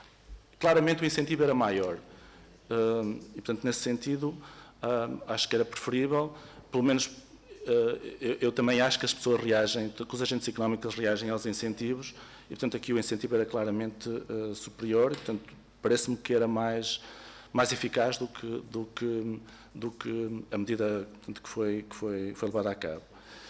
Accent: Miranda do Douro, Norte, Portugal; eu por acaso sou de Miranda do Douro, portanto, encostado à Espanha

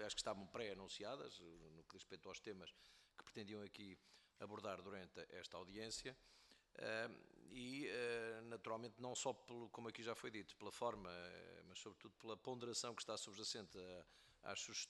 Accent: Caminha, Viana do Castelo, Portugal; porque sou natural de Caminha

